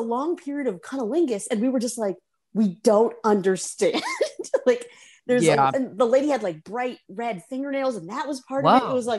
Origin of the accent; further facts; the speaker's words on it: Charlotte, North Carolina, United States; So I am from Charlotte, North Carolina.